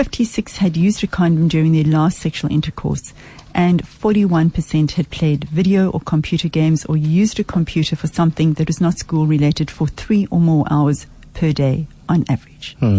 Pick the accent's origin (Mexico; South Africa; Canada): South Africa; Bloemfontein, Free State; I grew up in Bloemfontein, right? And Brantford was down the road. And one of Winnie's comrades lived across the road from me.